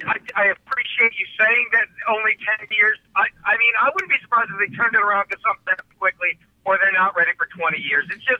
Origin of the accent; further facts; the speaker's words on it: Philadelphia, Pennsylvania, United States; I was a kid growing up in Philly that fell in love with Dan Fouts and Eric Coryell and all that.